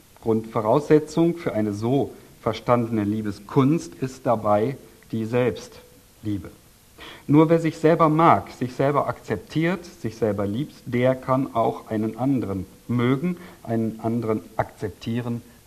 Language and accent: German; Berlin, Germany; Ich als Berliner, bei uns läuft so, also fährt sowas ja kaum rum.